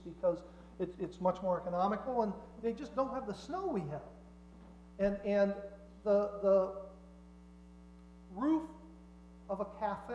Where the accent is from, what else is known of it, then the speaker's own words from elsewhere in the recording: Mansfield, Pennsylvania, United States; The little town I grew up in Mansfield, Pennsylvania, the stores were open Monday, Tuesday, Thursday, Friday from 9 to 5.